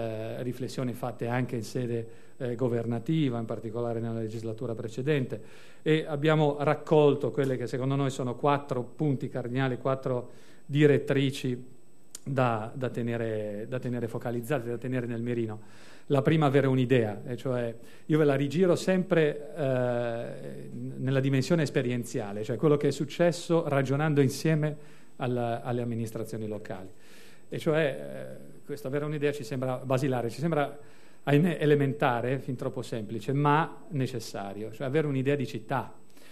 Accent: Genoa, Liguria, Italy; E io lì, da genovese, ho detto

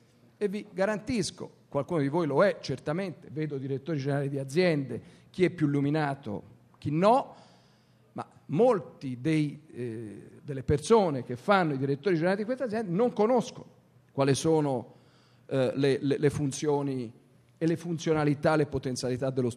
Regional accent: Florence, Tuscany, Italy; Io sono toscano, sono fiorentino

